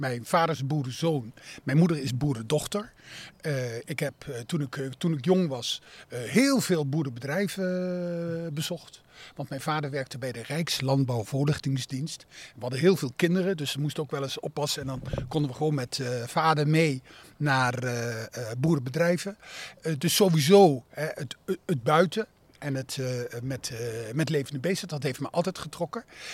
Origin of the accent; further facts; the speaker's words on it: Zevenaar, Gelderland, Netherlands; Ik ben opgegroeid in Zevenaar. Dat is zeg maar in het gebied waar de Rijn ons land binnenkomt.